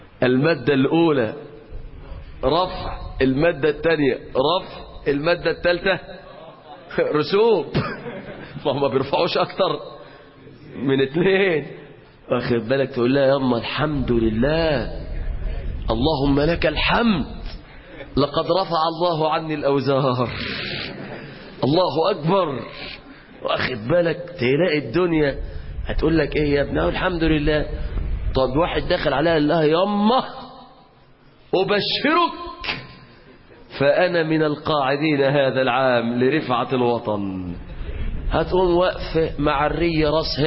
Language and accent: Arabic; Mansoura, Dakahlia, Egypt; وطبعا أنا بقى كنت موجود عندنا في المنصورة